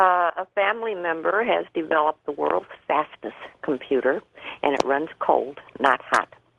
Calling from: Los Angeles, California, United States; I'm calling from Los Angeles.

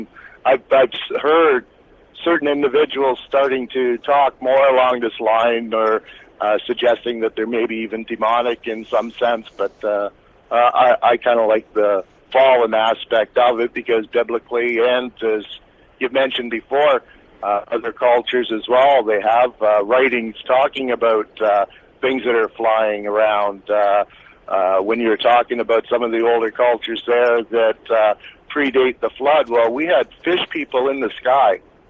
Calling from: Toronto, Ontario, Canada; Toronto, Canada. Okay, listening to you on Mojo Radio.

